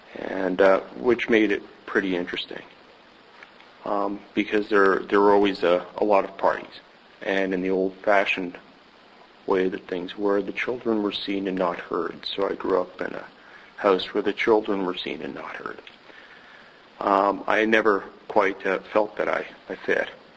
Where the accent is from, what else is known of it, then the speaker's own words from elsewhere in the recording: New York City, New York, United States; born there; And I was born in New York City, probably the 10th generation alcoholic.